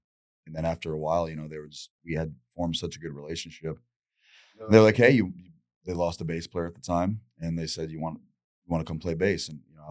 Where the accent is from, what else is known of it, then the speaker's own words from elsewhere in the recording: Saginaw, Michigan, United States; So I booked them up in my hometown of Saginaw, Michigan.